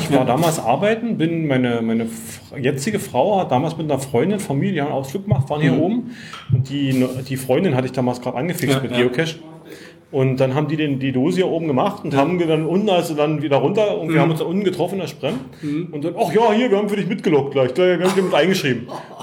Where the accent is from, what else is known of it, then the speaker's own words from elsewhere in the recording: Cottbus, Brandenburg, Germany; moved away; Ich komme ja aus Cottbus, bin dann vor 7 Jahren weggezogen, bin immer noch gerne